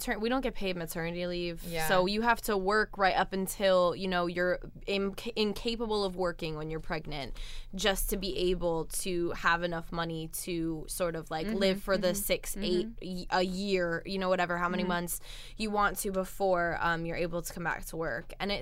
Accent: Paris, Île-de-France, France; I am French.

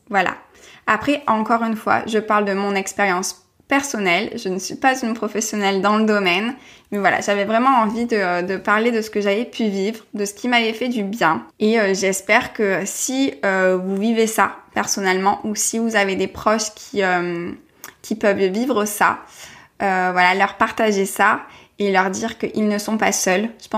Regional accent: Marseille, Provence-Alpes-Côte d'Azur, France; je viens de Marseille, pour ceux qui ne le savent pas, j'ai grandi à Marseille et depuis 3 ans, voilà, j'avais quitté Marseille, quitté mes racines

